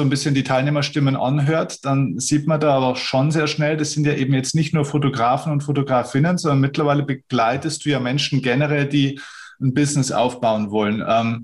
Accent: Bavaria, Germany; sagt man bei uns in Bayern

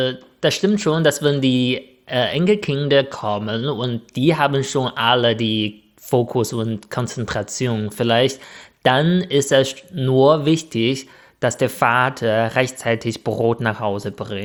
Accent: northern China, China; ich komme auch aus Nordchina. In Südchina könnte das auch anders sein, weil die reicher sind und offener sind.

